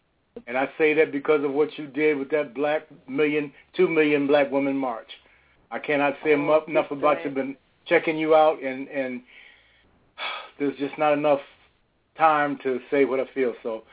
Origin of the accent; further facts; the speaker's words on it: Baltimore, Maryland, United States; I'm from Baltimore, Maryland.